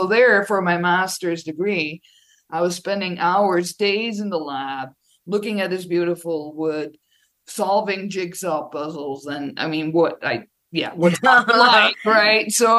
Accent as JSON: {"language": "English", "country": "Belgium", "said": "I'm from Belgium originally."}